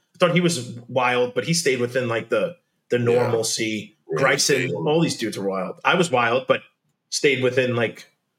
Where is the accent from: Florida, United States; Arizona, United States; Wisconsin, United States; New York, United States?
New York, United States; I'm from New York. You can't really own a gun. I mean, you can, but you really can't. And I was like, and from like lower Westchester, nobody owns a gun.